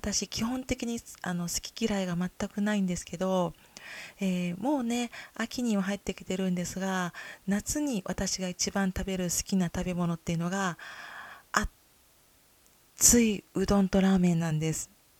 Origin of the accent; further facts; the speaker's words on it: Kyoto, Japan; accent: Kyoto dialect; 私の出身地は京都です。いつも、こういうお仕事をしているので標準語ばかりお話しすることが多いんですが、せっかく生まれ育った京都大好きだし